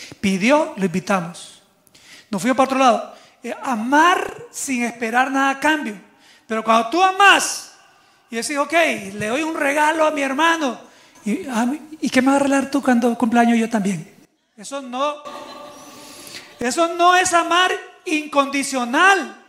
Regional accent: San Salvador, El Salvador; born there; el volcán de San Salvador, donde yo nací, de mi país, El Salvador.

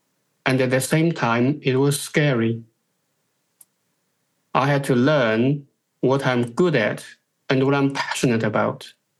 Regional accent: China; Growing up in China, my goals and targets were set for me.

